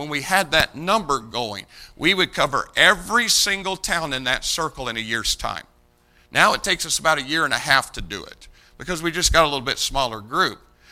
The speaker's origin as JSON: {"language": "English", "region": "Indiana", "country": "United States", "said": "I'm a Hoosier, folks. I mean, it's in me. This is my home state."}